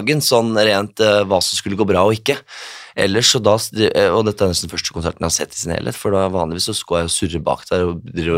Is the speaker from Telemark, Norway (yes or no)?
yes; Skien, Telemark, Norway; Hjemme i Skien der.